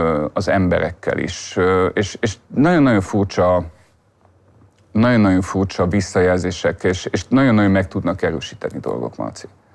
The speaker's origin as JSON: {"language": "Hungarian", "region": "Transylvania", "country": "Romania", "tie": "born or raised there", "moved": "as an adult", "lives_now": "Hungary", "said": "én nem Magyarországon születtem, én Erdélyben, Romániában születtem és nőttem fel, és miután én elvégeztem a műegyetemet Temesváron, én utána jöttem ki újságírást tanulni Magyarországra, és maradtam itt."}